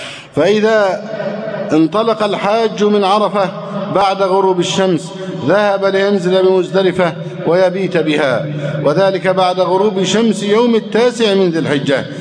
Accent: Egypt; اللهم احفظ بلدنا مصر أمنا أمانا

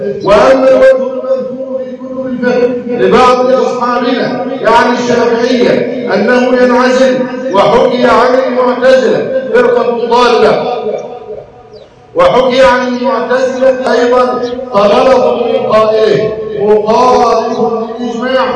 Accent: Egypt; أن يحفظ بلدنا مصر أمن الأمانة

